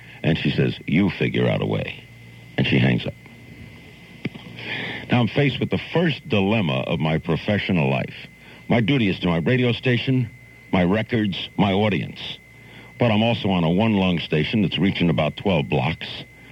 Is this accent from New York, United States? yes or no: yes; Brooklyn, New York, United States; I'm a kid from Brooklyn. What girl ever called a kid from Brooklyn?